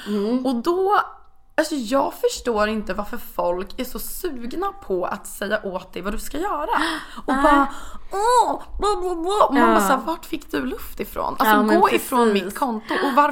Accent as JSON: {"language": "Swedish", "town": "Östersund", "region": "Jämtland County", "country": "Sweden", "said": "för att jag är från Östersund, det är väldigt fin natur, alltid gjort det där."}